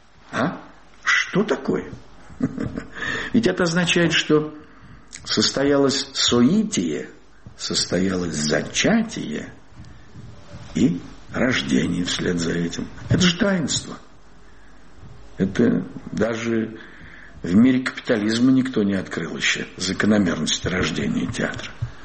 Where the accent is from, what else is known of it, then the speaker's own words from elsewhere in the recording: Saratov, Saratov Oblast, Russia; Я сам из Саратова, и по реке Волге сплавляется лес туда, к Астрахани